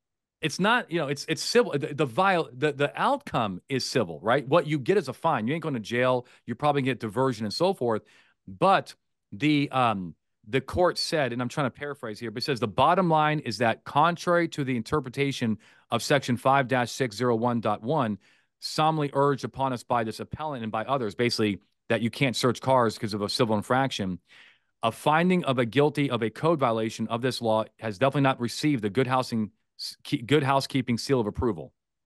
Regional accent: Las Vegas, Nevada, United States; also born or lived in Long Branch; I'm from New Jersey. I'm from, I was born in Long Branch, but raised in Vegas.

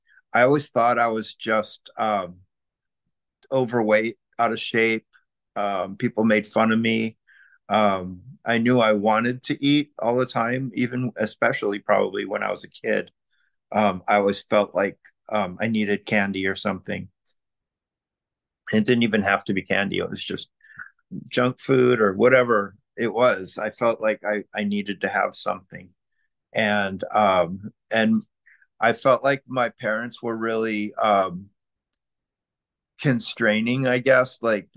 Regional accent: Long Beach, California, United States; I'm from Long Beach, California, which is probably about an hour or so away from the in-person meeting.

